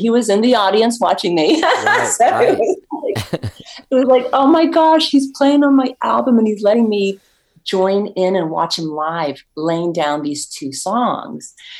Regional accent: San Antonio, Texas, United States; In my hometown of San Antonio, exactly.

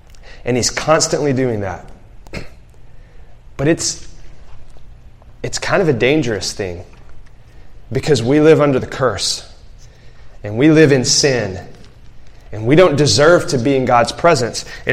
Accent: Alabama, United States; so I'm a small town guy. And my wife, Leah, is a big city girl. She was born and raised in Houston. So when I got married to her, like, imagine if I had said to her, okay, Leah, we're married now, so we're going to pack our bags and we're going to move back to small town rural Alabama.

